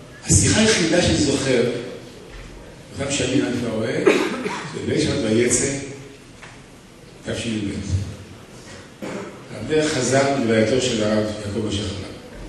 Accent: Jerusalem, Jerusalem District, Israel; אני כנער ירושלמי זכיתי להנקי אותו.

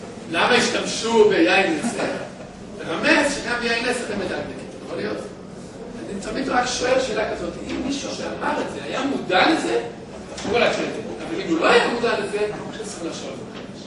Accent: Jerusalem, Jerusalem District, Israel; אבל אני דווקא ירושלמי, זה משהו אחר

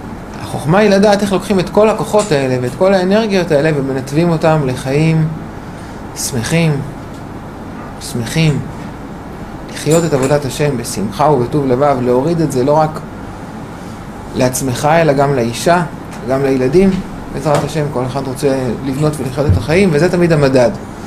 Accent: Ra'anana, Central District, Israel; אני במקור מרעננה

